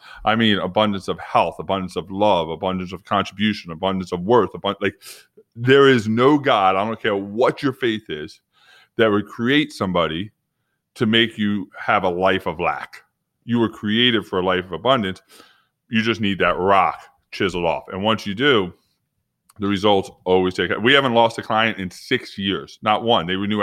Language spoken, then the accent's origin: English; New York, United States; I'm from New York. I run the New York City Marathon.